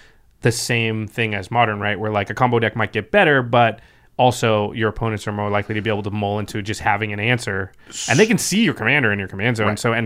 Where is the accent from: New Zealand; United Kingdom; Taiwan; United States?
United States; Pacific Northwest; Yeah. All right, I grew up in the Pacific Northwest as well.